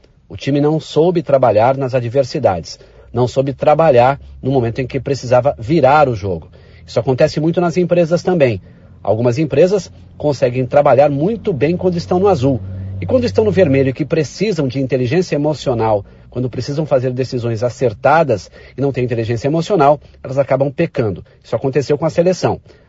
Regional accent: Brazil; Veja, Luciana, nós, enquanto brasileiros, tínhamos uma seleção, um grupo, um time, ou seja, um grupo maior.

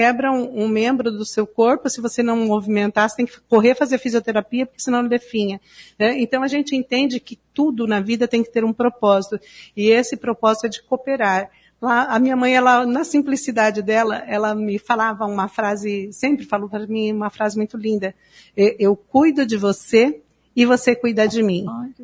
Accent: Maringá, Paraná, Brazil; E a gente tem orgulho de dizer que nós somos maringaenses, nós somos paranaenses, brasileiros, desenvolvendo tecnologia aqui na nossa cidade.

